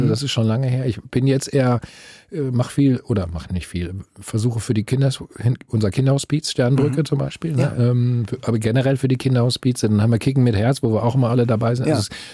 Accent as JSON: {"language": "German", "town": "Bielefeld", "region": "North Rhine-Westphalia", "country": "Germany", "said": "ich komme aus Bielefeld, aus der Ecke"}